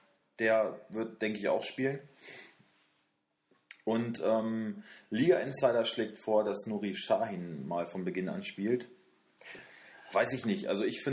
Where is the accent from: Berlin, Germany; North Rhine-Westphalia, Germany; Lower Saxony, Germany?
Lower Saxony, Germany; Wolfsburg; Wir kommen beide aus Wolfsburg. Wir wohnen hier